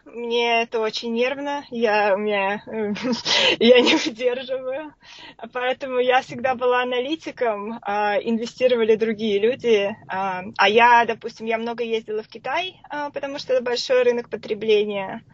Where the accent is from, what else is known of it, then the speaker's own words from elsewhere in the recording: Moscow, Russia; moved away as an adult; also born or lived in Vilnius, Lithuania; Я родилась в Москве, там же училась, МИФИ закончила. А после этого, когда я закончила учиться, практически сразу мы переехали с мужем в Литву и прожили в Вильнюсе 6,5 лет